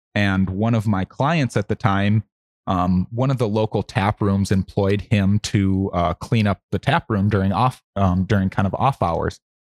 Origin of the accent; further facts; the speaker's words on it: Mandan, North Dakota, United States; now in Oregon, United States; I mean, growing up in Mandan, North Dakota, before I moved away here, there wasn't anything for craft beer.